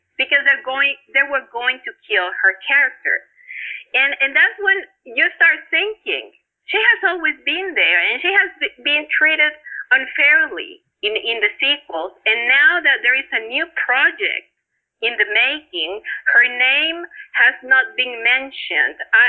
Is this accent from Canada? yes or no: no; Mexico; English is a second language; that I was from Mexico.